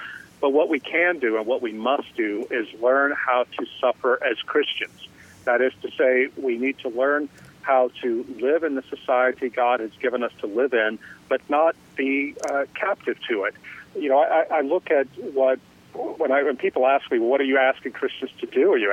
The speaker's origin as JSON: {"language": "English", "region": "Louisiana", "country": "United States", "tie": "born or raised there", "said": "About 5 years ago, I moved with my family back to my hometown in South Louisiana. This is a place that's like Mayberry."}